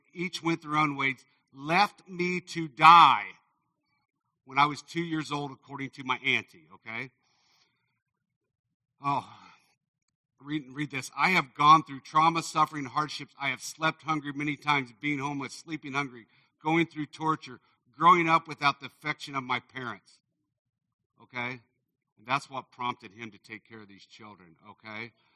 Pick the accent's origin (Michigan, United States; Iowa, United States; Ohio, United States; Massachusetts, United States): Iowa, United States; Well, by God's grace, I'm being from Iowa.